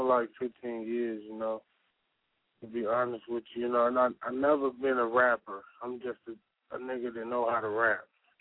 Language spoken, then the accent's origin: English; North Carolina, United States; now in Las Vegas, United States; Yeah, you know, I'm from North Carolina first and foremost. You know what I mean? But I've been in Vegas for about 13 years, and I love Vegas.